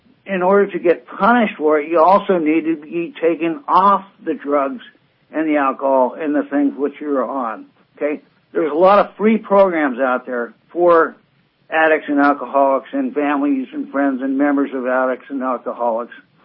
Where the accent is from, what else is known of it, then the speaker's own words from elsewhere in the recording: Santa Rosa, California, United States; Hey, I came from the Bay Area, I came from Santa Rosa.